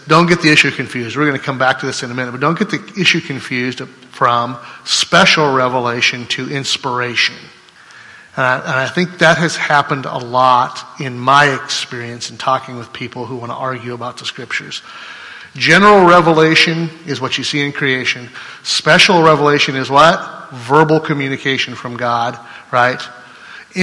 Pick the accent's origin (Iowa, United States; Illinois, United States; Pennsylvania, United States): Iowa, United States; I'm from Iowa, so I say plenary.